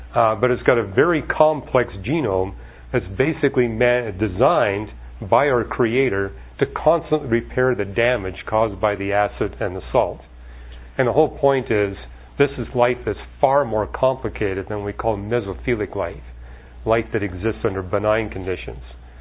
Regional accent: Canada; I'm from Canada

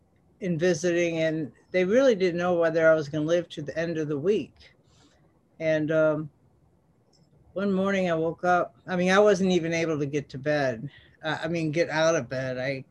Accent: Chicago, Illinois, United States; My background, I was born in Chicago, went to high school in the suburbs of Chicago

